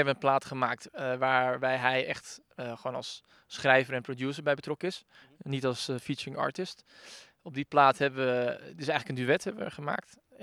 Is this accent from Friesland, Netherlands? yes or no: no; Castricum, North Holland, Netherlands; waar wij vandaan komen heb je zeg maar kermis, één keer in het jaar. Ja. Ik kom uit Castricum en dat is dan de feestweek.